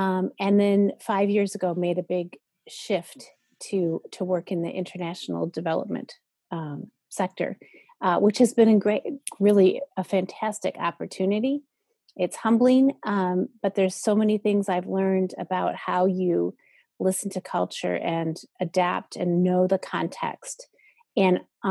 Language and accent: English; Grand Rapids, Michigan, United States; But I grew up in Grand Rapids.